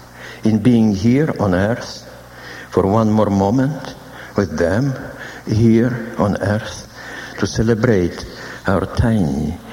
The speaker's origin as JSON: {"language": "English", "country": "Lithuania", "tie": "born or raised there", "said": "I was brought up in Lithuania"}